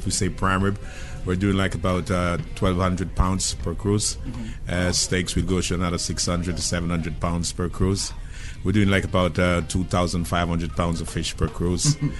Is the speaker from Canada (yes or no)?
no; Kingston, Jamaica; I'm from Kingston, Jamaica.